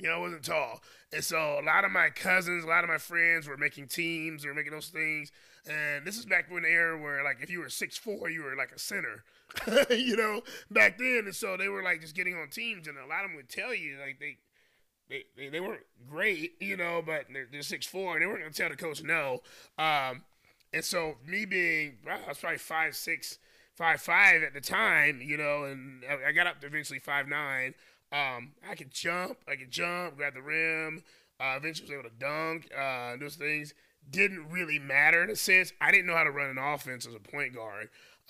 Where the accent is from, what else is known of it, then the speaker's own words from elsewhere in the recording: Durham, North Carolina, United States; also born or lived in Raleigh; I'm a kid that I grew up in the Durham, Raleigh, North Carolina area. I used to hang with my cousins more in Raleigh side. But I was born in Durham.